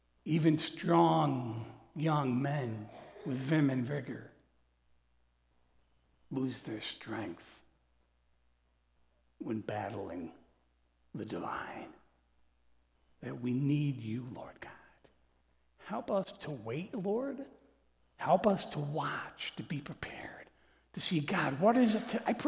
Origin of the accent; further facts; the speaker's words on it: Morrisville, New York, United States; So we grew up in the Morrisville, New York area